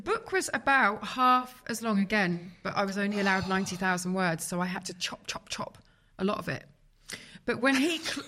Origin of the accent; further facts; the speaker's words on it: Redditch, West Midlands, United Kingdom; I'm from Redditch. I had been working in McDonald's until about, you know, a few years before that. Drive a Metro GTI. Have no clue, didn't grow up with any money.